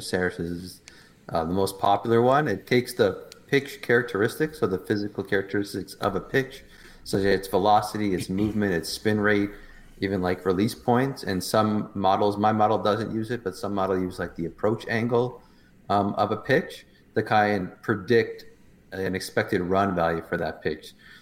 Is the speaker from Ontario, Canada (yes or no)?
yes; Toronto, Ontario, Canada; So I'm born and raised in Toronto.